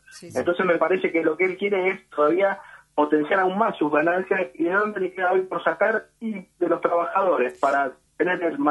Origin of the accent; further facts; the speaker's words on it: Mendoza, Argentina; moved away as an adult; now in Rosario, Argentina; hace 15 años que vine de Mendoza, porque mi compañera es de acá de Rosario, pero no tengo familia en Rosario.